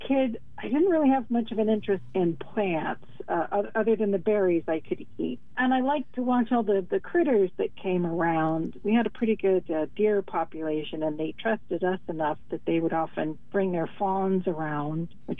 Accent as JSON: {"language": "English", "town": "Coos Bay", "region": "Oregon", "country": "United States", "tie": "born or raised there", "said": "I grew up in Coos Bay, actually on the east side of the bay, up Kentuck Slough. We lived on a hill above a swampy draw."}